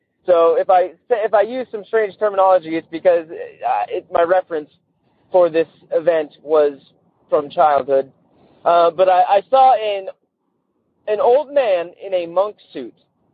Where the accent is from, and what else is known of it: St. Helens, Oregon, United States